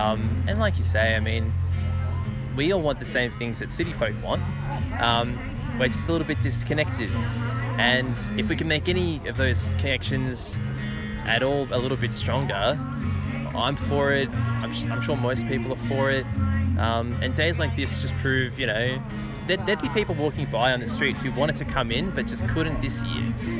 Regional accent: Wangaratta, Victoria, Australia; also born or lived in Melbourne, Australia / Brisbane, Australia; I grew up in Wangaratta, and then I moved to Melbourne for 6 years, then Brisbane for 5 years, and really saw a great culture of support and community in the different capital cities, and thought, I wanted to move back home to Wangaratta to be close to my family

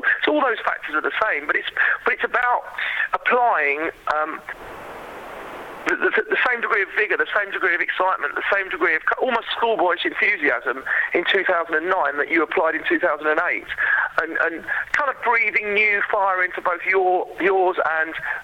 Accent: London, United Kingdom; I'm from London, so London's a huge city

